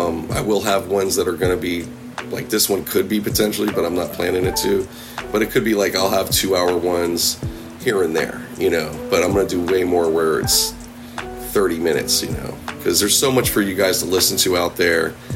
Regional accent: Pittsburgh, Pennsylvania, United States; So, being I grew up in Pittsburgh, which was definitely a lower cost place versus, you know, but not as low as like the neighbors like Ohio and West Virginia.

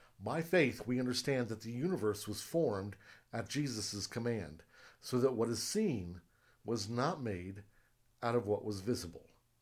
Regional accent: Colorado, United States; of the mountains in my home state of Colorado

